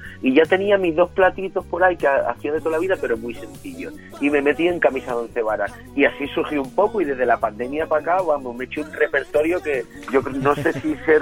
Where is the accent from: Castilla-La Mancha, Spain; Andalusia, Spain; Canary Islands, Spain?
Castilla-La Mancha, Spain; soy medio manchego y medio gaditano ya, porque yo creo que es el 8º año ya